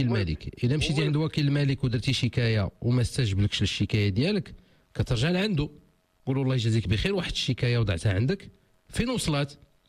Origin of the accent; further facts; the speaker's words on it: Morocco; لا، حنا كلنا مغاربه وهذه بلادنا